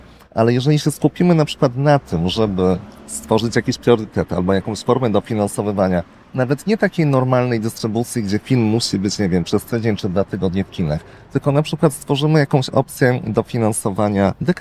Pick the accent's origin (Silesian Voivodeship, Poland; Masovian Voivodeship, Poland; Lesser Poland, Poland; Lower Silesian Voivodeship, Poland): Lesser Poland, Poland; ja pochodzę z Podhala, z bardzo małej miejscowości. W tej miejscowości oczywiście nie ma kina.